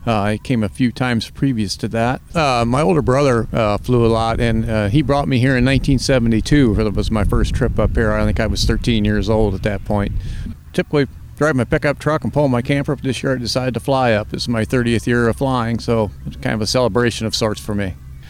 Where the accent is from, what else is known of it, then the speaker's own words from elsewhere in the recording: Gambier, Ohio, United States; I'm from Gambier, Ohio.